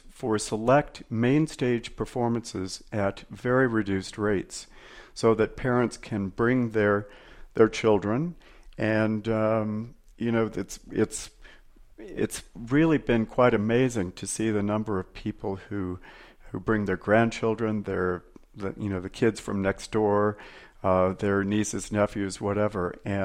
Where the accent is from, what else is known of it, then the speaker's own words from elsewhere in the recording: Santa Fe, New Mexico, United States; this is the way that I was introduced to opera when I was a kid growing up in Santa Fe and came to the youth nights many, many years ago.